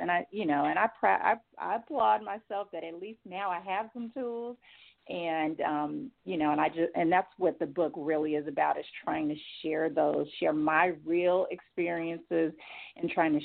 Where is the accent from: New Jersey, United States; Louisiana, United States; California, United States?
California, United States; when I am from California.